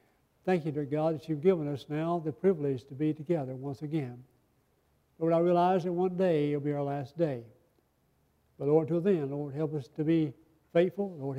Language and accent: English; United States; I'm an American. I'm thankful that I was born and raised in this country.